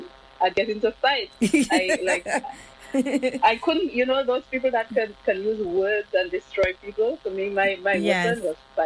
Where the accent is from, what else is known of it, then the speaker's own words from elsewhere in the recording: Guyana; born there; Yes, so I was born in Guyana and to two Guyanese parents, both my father and mother